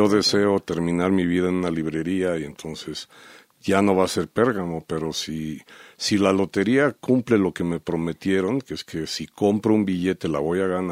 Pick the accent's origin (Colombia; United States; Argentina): United States; Washington, District of Columbia; first language English; Spanish is a second language; Y es un homenaje a otra ciudad, que es Washington, D.C., que es en donde crecí. Mi primer idioma fue el inglés.